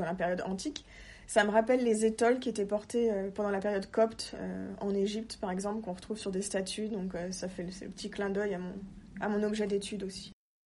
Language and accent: French; France; now in Copenhagen, Denmark; j'habite à Copenhague maintenant depuis 2 ans, mais je suis française à la base.